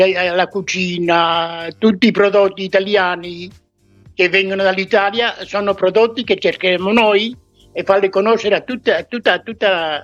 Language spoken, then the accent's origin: Italian; Belgium; Sono in Belgio, sono belga, ma il mio sangue è italianissimo.